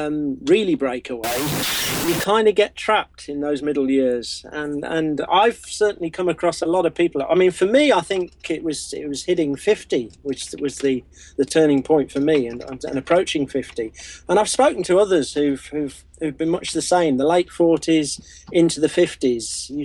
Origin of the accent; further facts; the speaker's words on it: Midlands, United Kingdom; and back in my hometown, which is actually in the Midlands, right in the middle of the UK, well away from the sea